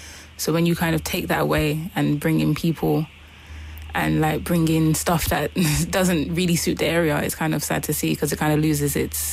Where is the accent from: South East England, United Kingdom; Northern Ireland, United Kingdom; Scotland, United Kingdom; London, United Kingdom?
London, United Kingdom; Thamesmead; I think it's just a nice area. It's like a combination of like London, but also kind of Kent, because it like sits on the edge of it.